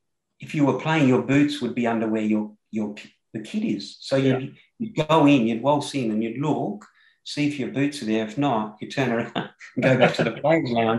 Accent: Australia; and growing up in Australia where the grounds were very hard and we very rarely wore the screw-in studs on the boot.

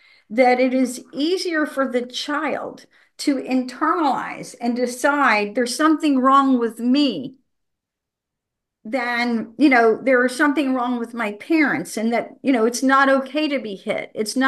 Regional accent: Savannah, Georgia, United States; I grew up in Savannah, Georgia, and I was headed to church.

